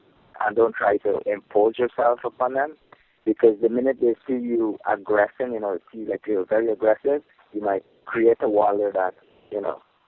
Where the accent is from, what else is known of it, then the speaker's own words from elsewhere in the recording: Chenapau, Potaro-Siparuni, Guyana; I'm originally from Chenapau, Region 8, which is the interior of Guyana.